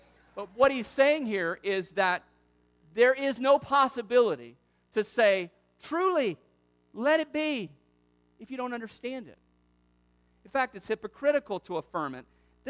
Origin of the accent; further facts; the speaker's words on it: the South, United States; I grew up in the South, so I was accustomed to a lot more verbal expression during a message.